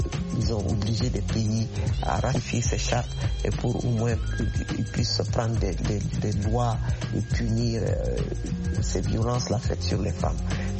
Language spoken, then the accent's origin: French; Mali; moi je viens du Mali, je suis originaire du Mali